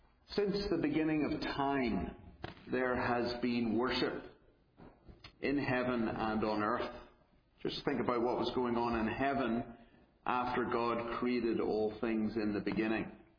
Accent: Belfast, Northern Ireland, United Kingdom; No, I'm from Belfast, Northern Ireland, so hence the accent.

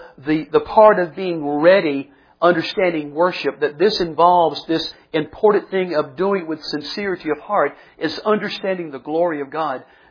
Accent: Florence, South Carolina, United States; I can remember growing up in Florence, South Carolina, attending the church I went to.

